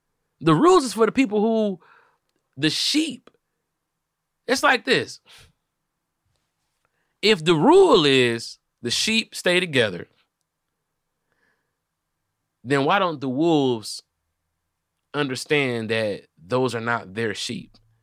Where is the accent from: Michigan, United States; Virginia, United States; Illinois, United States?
Michigan, United States; Detroit; I come from Detroit.